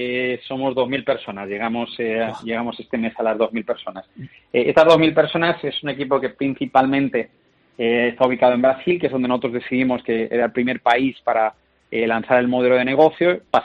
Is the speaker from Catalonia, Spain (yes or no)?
no; Sagunto, Valencian Community, Spain; Aquí estudié en San Vicente Ferrer, yo soy de Sagunto.